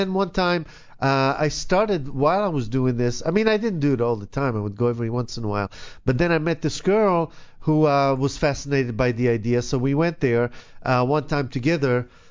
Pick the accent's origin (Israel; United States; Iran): Israel; I'm from Israel originally.